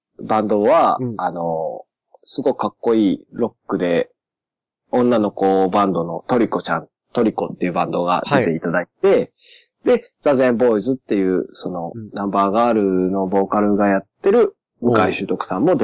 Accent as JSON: {"language": "Japanese", "town": "Nishinomiya", "region": "Hyogo", "country": "Japan", "said": "西宮市出身なので、"}